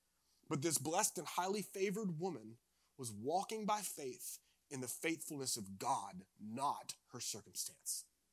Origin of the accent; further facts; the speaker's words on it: North Carolina, United States; I grew up in Eastern North Carolina, not too far from here